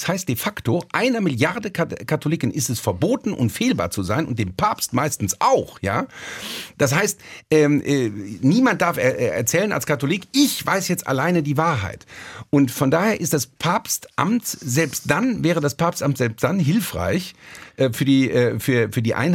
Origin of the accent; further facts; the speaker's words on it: Rhineland, Germany; bei uns im Rheinland ist der ganze Humor eine katholische Erfindung.